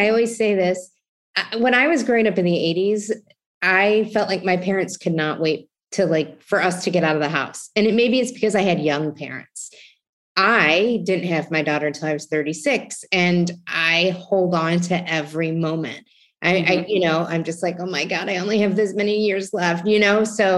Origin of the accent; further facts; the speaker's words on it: Ohio, United States; So let me ask you, because I grew up in Ohio, rural Ohio, and I have a daughter who's growing up in New York City.